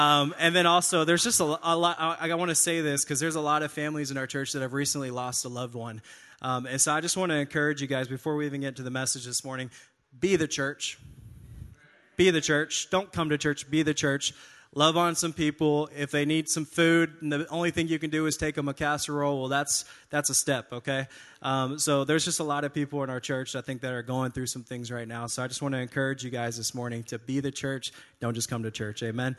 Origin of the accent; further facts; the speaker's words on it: Paris, Texas, United States; I'm Texan, born and raised. I'm from a small town called Paris.